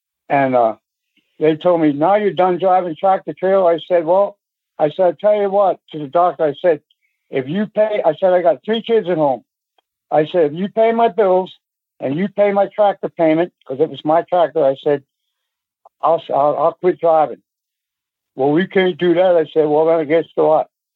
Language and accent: English; Temple, Pennsylvania, United States; Oh, I know that whole area very well. I'm from Temple. You know where Temple is, right there?